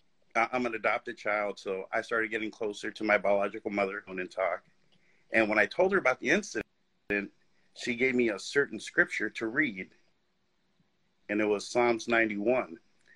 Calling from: Phoenix, Arizona, United States; From Phoenix.

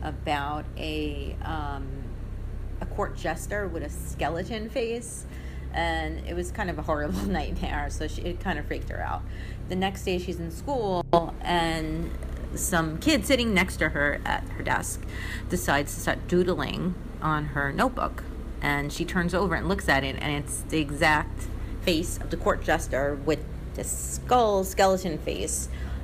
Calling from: Brooklyn, New York, United States; I'm calling from Brooklyn.

